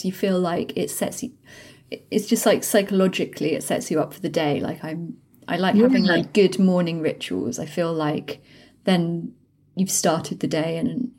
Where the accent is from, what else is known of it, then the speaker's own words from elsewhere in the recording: London, United Kingdom; growing up in London in like the 80s and 90s